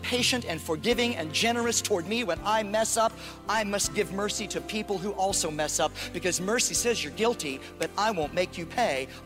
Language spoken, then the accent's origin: English; Midwest, United States; though I tried to conform to the norm growing up in the American conservative Midwest, where I was expected to be one of the guys